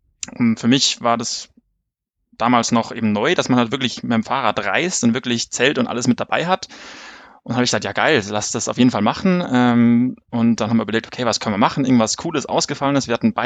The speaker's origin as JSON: {"language": "German", "region": "Bavaria", "country": "Germany", "said": "Also ich komme aus Oberbayern, südlich von München, also in der Nähe von Garmisch."}